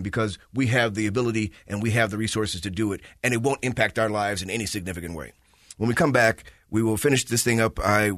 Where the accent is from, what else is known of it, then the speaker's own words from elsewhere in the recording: Chicago, Illinois, United States; my mom was from rural Mississippi. I grew up in Chicago where I've seen this enormous disparity in wealth growing up all my life.